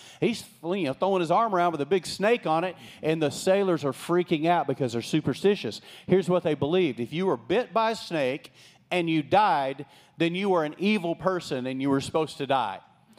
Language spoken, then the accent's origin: English; Texas, United States; I grew up in West Texas. I mean, we didn't even know who Jews were. I mean, that wasn't common where I lived.